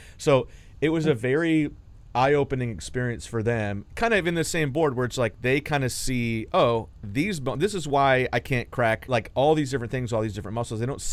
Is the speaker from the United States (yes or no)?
yes; Ann Arbor, Michigan, United States; So I'm from Ann Arbor.